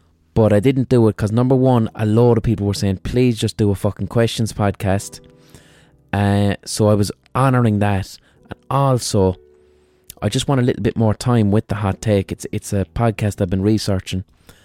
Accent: Ireland; Obviously, 100%, I'm fucking Irish.

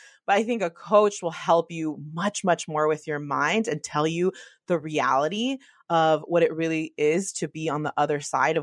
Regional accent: California, United States; I think about Kobe and I think about Serena Williams and I think about Steph Curry because I'm from the Bay.

